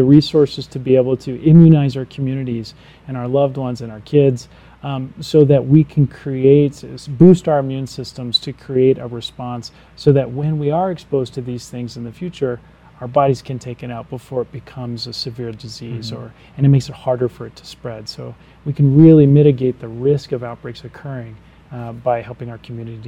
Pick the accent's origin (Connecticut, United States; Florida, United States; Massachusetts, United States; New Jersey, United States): Florida, United States; So I'm originally from Florida.